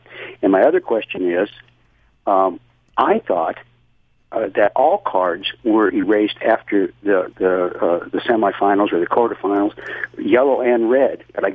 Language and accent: English; California, United States; I grew up in California with basketball, football, and baseball.